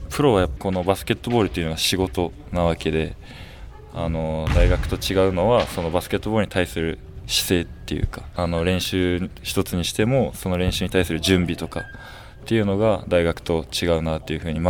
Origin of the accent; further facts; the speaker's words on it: Kagoshima, Japan; now in Kumamoto, Japan; やっぱり九州、地元鹿児島県なんで、すごくみんな人柄が良くて